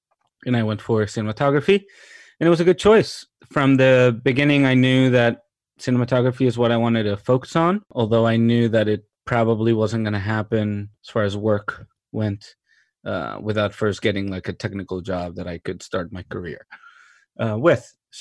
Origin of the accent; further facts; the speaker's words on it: Mexico; moved away as an adult; also born or lived in London; now in United States; I'm from Mexico originally. I moved to New York in 2004 to go to film school, and I went to the School of Visual Arts there. I was born and raised in Mexico. I lived in London for a year